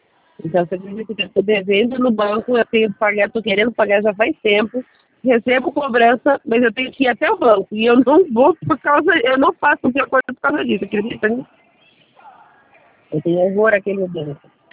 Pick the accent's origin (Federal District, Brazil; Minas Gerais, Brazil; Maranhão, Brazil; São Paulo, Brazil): São Paulo, Brazil; Eu sou de São Paulo, sou do interior de.